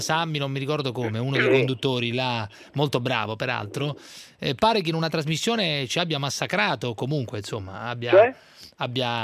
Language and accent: Italian; Orvieto, Umbria, Italy; Oh, l'Umbria, la mia terra, e anche la mia terra